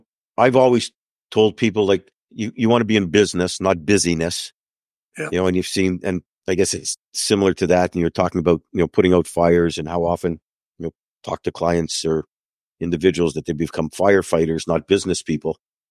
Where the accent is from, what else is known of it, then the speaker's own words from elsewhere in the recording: Canada; now in United States; growing up in Canada, and I'm down here oftentimes